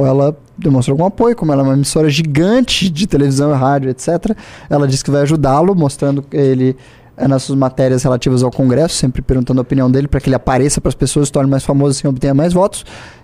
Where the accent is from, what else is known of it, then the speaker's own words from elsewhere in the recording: Brazil; somos do Brasil, isso é evidentemente